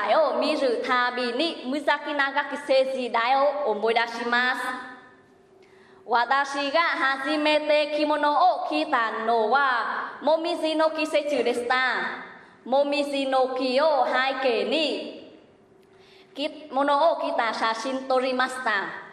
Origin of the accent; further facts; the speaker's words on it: Vietnam; Japanese is a second language; moved away as an adult; now in Japan; ベトナムから来ました。株式会社タイゾーの番工場で働いています。日本に来て3年になります。